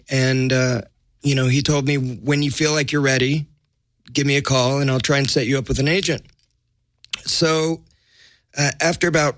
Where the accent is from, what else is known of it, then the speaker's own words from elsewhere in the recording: Los Angeles, California, United States; I always wanted to be an actor, and I grew up in Los Angeles. I grew up in East LA, 12 miles from Hollywood, but it was, another world away.